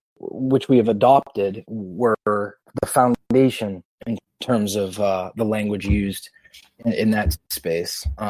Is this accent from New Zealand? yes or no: no; Boston, Massachusetts, United States; also born or lived in Cambridge; now in North Carolina, United States; I am from Boston, the hub, and I found my path in Boston. I lived there my whole life. I was born and raised there. My family's been there for years. And I was raised in Cambridge.